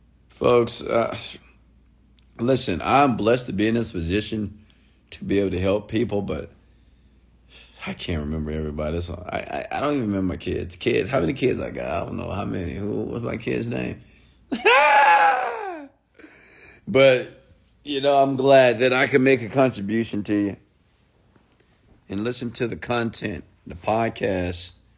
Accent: Houston, Texas, United States; Houston, Texas. Home of the Players and Pimps. H-Town. Texas. South Side. Sunny Side.

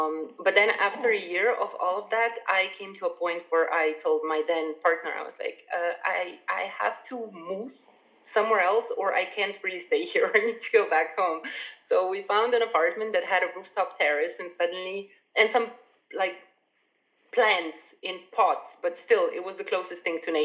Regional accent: Slovenia; I was born and raised in Slovenia, which is a beautiful little country in central Slovenia, where like nature is everywhere. Even the capital city is pretty much a village. So I grew up in very close proximity with nature.

